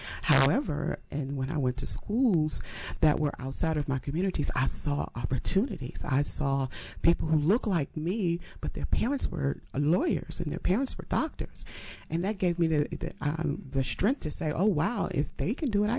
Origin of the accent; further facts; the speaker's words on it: Washington, District of Columbia, United States; Yes. Born and raised in Washington, D.C. My mother was working in the government at the time.